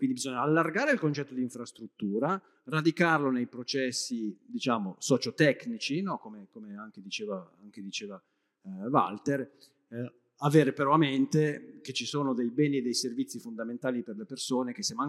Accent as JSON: {"language": "Italian", "town": "Biella", "region": "Piedmont", "country": "Italy", "said": "io sono di Biella."}